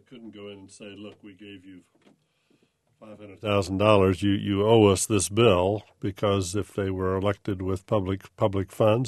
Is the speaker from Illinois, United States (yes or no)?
yes; Champaign-Urbana, Illinois, United States; also born or lived in North Carolina; I grew up in Champaign-Urbana, but after seminary, I went to North Carolina and was there 12 years, then came back to my hometown.